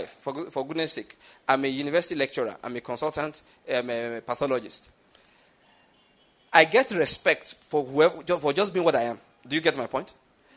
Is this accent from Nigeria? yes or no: yes; Western Nigeria, Nigeria; Incidentally, it's not common in my own part. I'm from Western Nigeria.